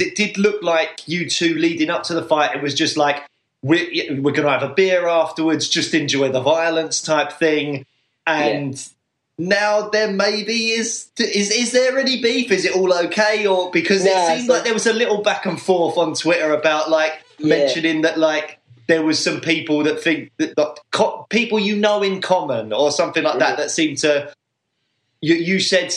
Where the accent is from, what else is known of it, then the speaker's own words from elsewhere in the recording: United Kingdom; us being big British MMA fans